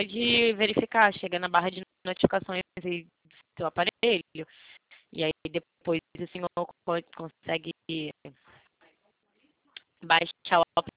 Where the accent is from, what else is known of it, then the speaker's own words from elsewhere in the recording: Rio de Janeiro, Brazil; Eu sou carioca, né? Sou do Rio. O sotaque não esconde muito. Eu sou do Rio, carioca.